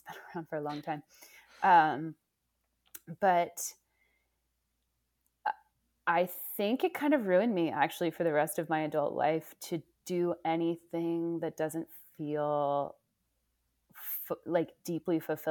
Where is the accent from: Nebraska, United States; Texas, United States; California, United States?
California, United States; Oakland; also born or lived in Indiana / New York City; I'm from California. So yeah. I'm from the Bay Area. I'm from Oakland.